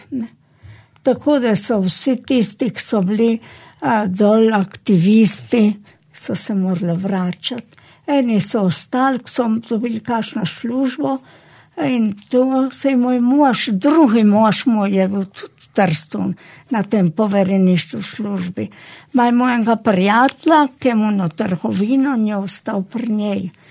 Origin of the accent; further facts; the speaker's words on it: Slovene Littoral, Slovenia; Ja, vsem mi smo vsej Primorci itak se